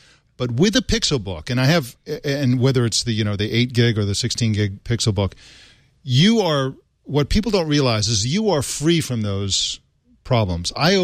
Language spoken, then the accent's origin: English; Santa Barbara, California, United States; My hometown.